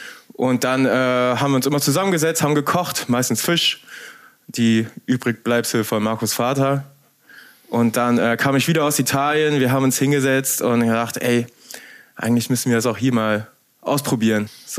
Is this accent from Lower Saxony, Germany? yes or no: yes; Lower Saxony, Germany; Wir sind auf einem Dorf bei Bremerhaven aufgewachsen.